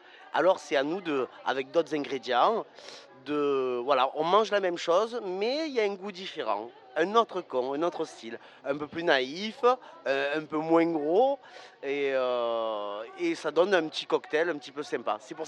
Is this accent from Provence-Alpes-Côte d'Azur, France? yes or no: yes; Arles, Provence-Alpes-Côte d'Azur, France; Oui, je viens de Arles, moi, exactement. Ville de 30 000 habitants, avec les moustiques, on est 4 milliards, en fait.